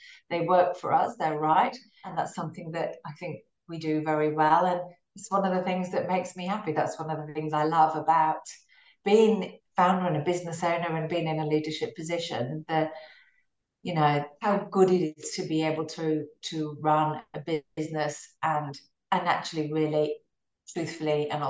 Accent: England, United Kingdom; now in Australia; So here I am in Australia now, absolutely loved Australia. And I feel as Australian as I do English now.

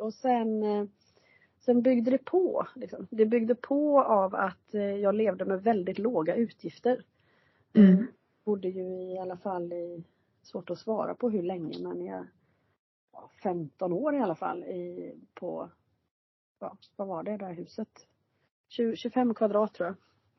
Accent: Gothenburg, Västra Götaland County, Sweden; jag växte upp i Göteborg

